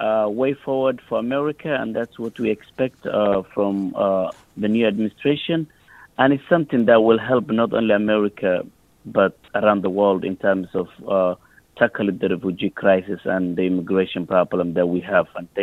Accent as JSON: {"language": "English", "town": "Minneapolis", "region": "Minnesota", "country": "United States", "said": "from Minneapolis, as you said."}